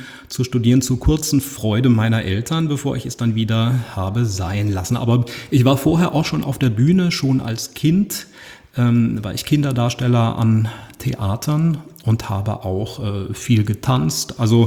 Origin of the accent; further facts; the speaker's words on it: Usingen, Hesse, Germany; born there; Ich bin in Usingen geboren und das ist eine Kleinstadt. Jedenfalls war es das damals, heute wahrscheinlich auch noch, aber damals noch kleiner, in Hessen auch tatsächlich. Ich bin ein gebürtiger Hesse.